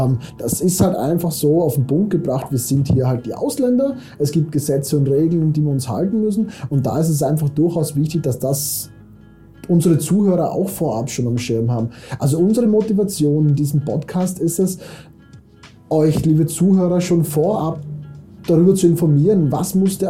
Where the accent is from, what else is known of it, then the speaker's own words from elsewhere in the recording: Austria; moved away as an adult; now in Pattaya, Thailand; ich bin ursprünglich aus Österreich, bin 35 Jahre alt und bin Geschäftsführer und Inhaber der FS Consulting Company Limited in Pattaya, Thailand